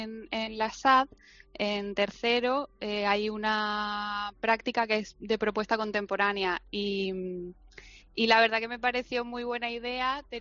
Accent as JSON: {"language": "Spanish", "country": "Argentina", "said": "que yo soy argentina y yendo para Argentina"}